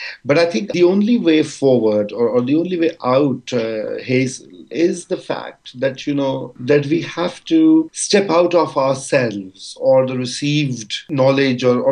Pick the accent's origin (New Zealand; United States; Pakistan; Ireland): Pakistan; And more so because I write it as a Pakistani who considers, you know, or whose country considers Delhi to be the enemy capital.